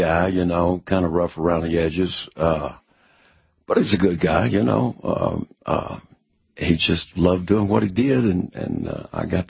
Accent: Lubbock, Texas, United States; I grew up in Lubbock, Texas.

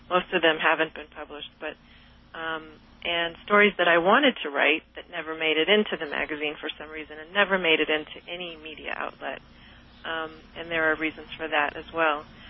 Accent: Los Angeles, California, United States; even though I was raised on the West Coast and raised, I am biracial, I was raised with the black side of my family, my mother and grandmother, but being biracial, being college educated, being, you know, in Los Angeles, a major urban location

